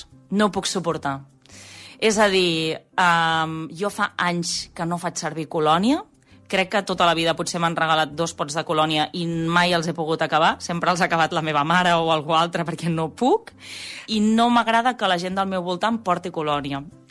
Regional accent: Vilafranca del Penedès, Catalonia, Spain; tinc 34 anys, sóc de Vilafranca del Penedès i fa 7 anys que treballo exclusivament

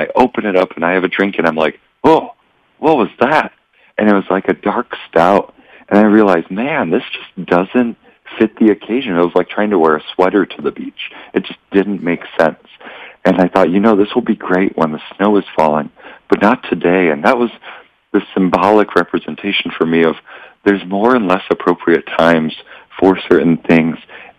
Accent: Wisconsin, United States; And I'm from Wisconsin, so we have all four seasons.

